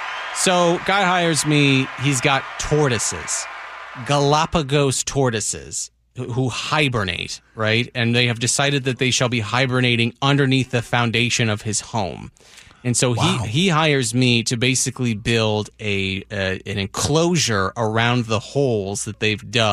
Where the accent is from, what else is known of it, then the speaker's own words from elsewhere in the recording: United States; that's my decision as an American, right?